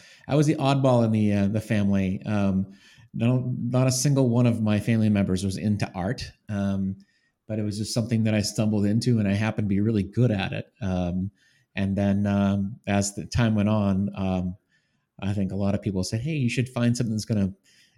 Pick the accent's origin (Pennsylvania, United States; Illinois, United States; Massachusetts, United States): Massachusetts, United States; Boston; Yeah, believe it or not, I grew up in the Boston area, in the suburbs. And so born and raised here by a family.